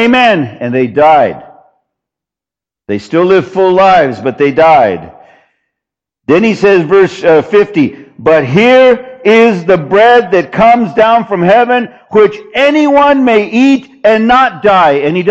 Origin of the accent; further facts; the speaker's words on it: United States; Growing up in, born and raised in the United States, I was always told by well-meaning people, go home. I was born here. I'm home.